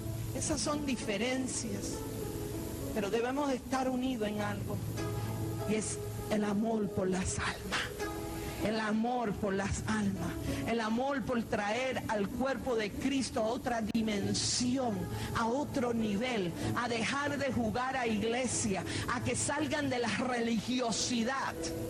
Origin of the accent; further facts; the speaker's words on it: Cuba; tú eres venezolano y yo soy cubana. No quiere decir porque yo pertenezco a una no denominación